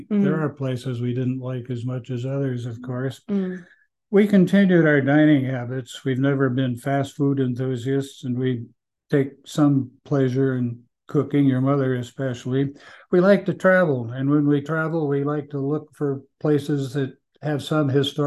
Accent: Seymour, Indiana, United States; there was a secretary in our building who heard that I was from Seymour or near Seymour

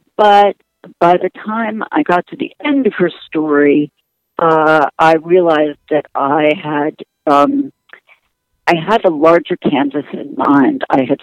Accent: United States; And also because I am American, I was very interested in the idea of placing a woman who had seen what happens when pure science becomes militarized

